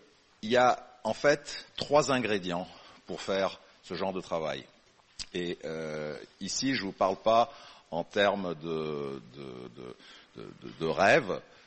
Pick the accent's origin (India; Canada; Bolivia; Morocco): Canada; Moi je suis Canadien, on n'est pas en train de parler de l'Ontario, du Québec